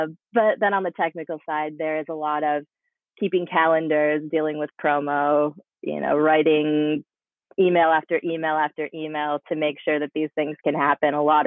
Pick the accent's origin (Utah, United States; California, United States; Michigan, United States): Michigan, United States; So I grew up in Michigan and from a small town, lots of farms and things like that.